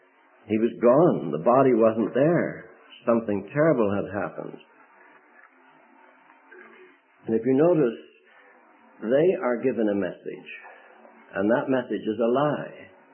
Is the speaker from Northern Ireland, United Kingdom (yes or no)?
yes; Northern Ireland, United Kingdom; also born or lived in Canada / United States / Angola; I was born and brought up in Northern Ireland. I did live in Canada and was in the States a lot for about 20 years, back in Ireland now, but I also spent 35 years in Angola.